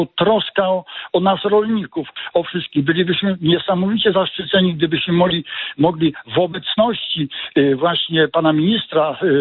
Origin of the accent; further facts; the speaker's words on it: Rublewo, Łódź Voivodeship, Poland; Jestem z Rublewa koło Sieradza, także jestem dumny